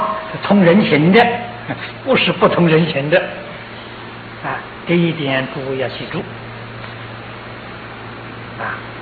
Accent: Taiwan; 我们台湾人吃的肉食世界第一啊

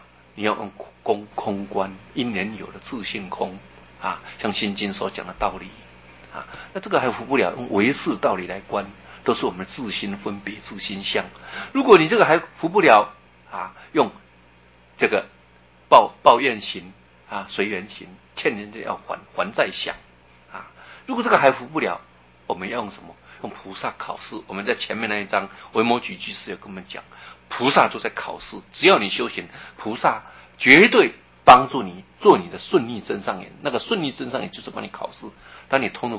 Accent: Taiwan; 所以你看我们台湾人 骂人家最难听的事情的三字经

